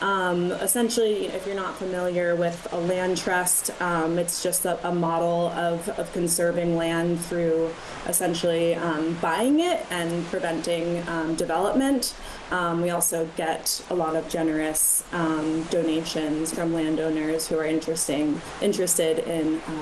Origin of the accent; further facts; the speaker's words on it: New York City, New York, United States; I grew up in New York City, which we all know, you know, does not have very much nature.